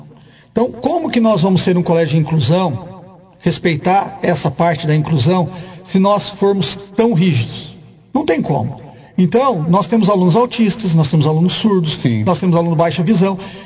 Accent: Santa Maria, Brazil; como eu sou de Santa Maria, eu moro em Santa Maria

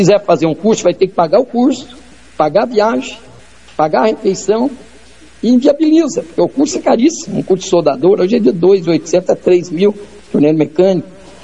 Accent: Tomazina, Paraná, Brazil; born there; also born or lived in Curitiba; eu nasci em Tomazina e fui para Curitiba com 18 anos estudar

